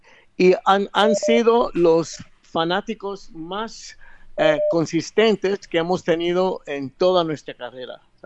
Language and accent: Spanish; Brooklyn, New York, United States; born there; yo nací en Brooklyn, Nueva York, de familia puertorriqueña, ¿verdad? Mi familia es puertorriqueña.